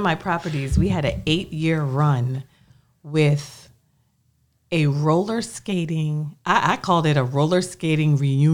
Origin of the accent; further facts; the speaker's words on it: Nassau, New Providence, Bahamas; also born or lived in Columbia, United States / Baltimore, United States; now in Charlotte, United States; So originally, actually, I'm a Bahama mama. So I'm from Nassau, Bahamas.